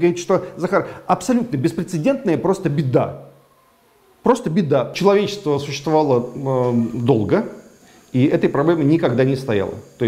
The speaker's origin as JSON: {"language": "Russian", "country": "Russia", "said": "Я из России, и мне не нравится."}